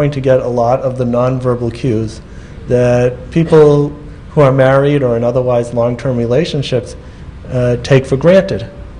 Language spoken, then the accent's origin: English; United States; I'm from the United States